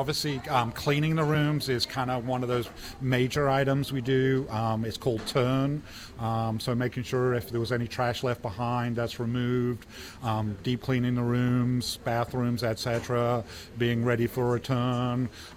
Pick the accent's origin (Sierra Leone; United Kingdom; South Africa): United Kingdom; England; moved away as an adult; now in United States; So I was born and bred in England. My father was actually U.S. government stationed in England. My mother's English. So I went to English boarding school and went to college in England and then came over here.